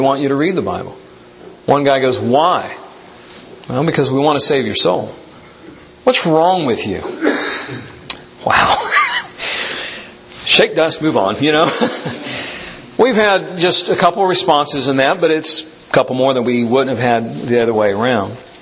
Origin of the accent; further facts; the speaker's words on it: Miami, Florida, United States; And that's, you know, I'm from Miami. How would he know? I said that to him. I said, well, I'm from Miami.